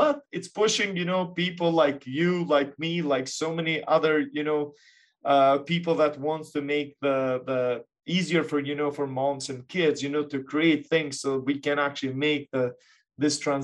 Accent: Kosovo; I'm actually from Kosovo originally.

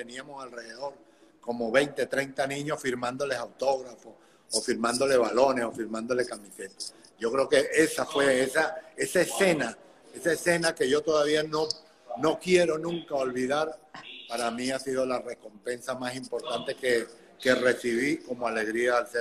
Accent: Venezuela; qué dolor para un país como el nuestro, que era un país rico en todos los sentidos, y hoy se ve en una extrema pobreza.

